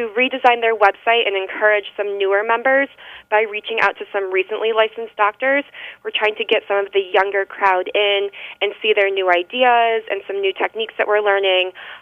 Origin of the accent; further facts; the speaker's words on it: New York, United States; I'm from Western New York, so I went to New York Chiropractic College, which is located in the Finger Lakes region of New York.